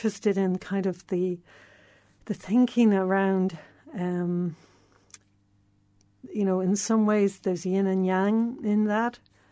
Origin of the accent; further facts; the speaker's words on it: Dublin, Leinster, Ireland; moved away as an adult; I mean, I grew up in Dublin. I travelled when I was 18. I went travelling to Europe for a good few years.